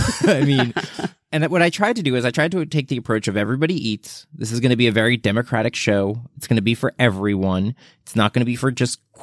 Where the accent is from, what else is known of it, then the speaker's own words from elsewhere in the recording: New York, United States; And my wife got a great job opportunity in the city here in New York, and I'm a New Yorker.